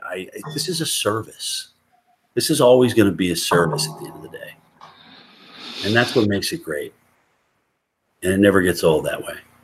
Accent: Southeast, United States; I grew up in Appalachia. I love it. Being in the South, it's just a southern extent of the same mountain chain I grew up on.

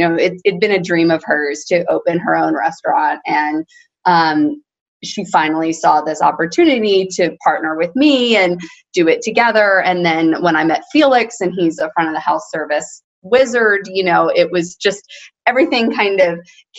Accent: New Jersey, United States; also born or lived in Greenville, South Carolina; I was born in South Carolina. My grandparents had retired there and lived there. And, you know, even though, and I lived in Greenville, South Carolina till I was about 7, and then we moved up to New Jersey.

